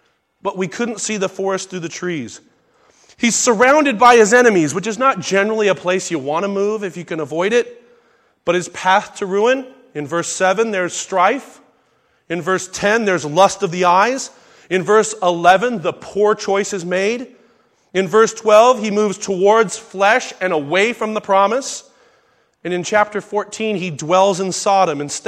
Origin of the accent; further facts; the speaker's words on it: California, United States; See, I'm from California, so Tennessee is far away.